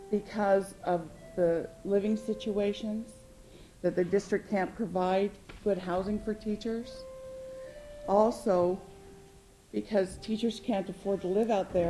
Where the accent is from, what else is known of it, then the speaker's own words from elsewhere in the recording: Alaska, United States; I'm from Bush, Alaska, Lower Yukon, and I represent Region 4 for NEA Board of Directors.